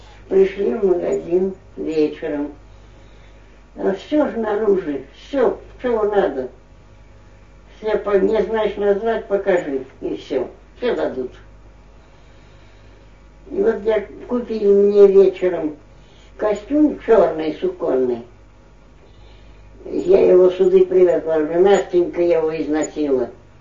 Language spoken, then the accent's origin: Russian; Russia; а в магазине полячка, продавщица, спрашивает меня, откуда приехала ты? По-английски. А я говорю, из России.